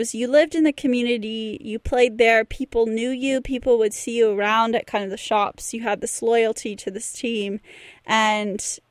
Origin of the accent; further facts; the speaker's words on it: Texas, United States; now in Bournemouth, United Kingdom; from Texas. You don't need to know the rest.